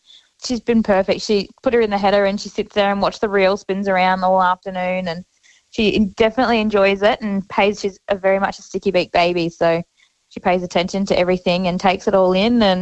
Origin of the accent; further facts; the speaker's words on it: Queensland, Australia; now in Nangus, Australia; But I'm originally from North Queensland, living in Nangus, New South Wales, and my family aren't here